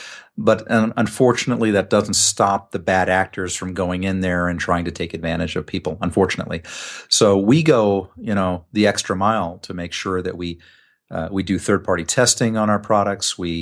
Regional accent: United States; I'm an American, obviously

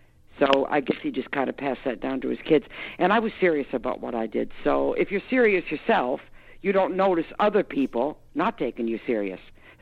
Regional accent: Detroit, Michigan, United States; Don't forget, I grew up in Detroit, so I kind of knew all the musicians from day one.

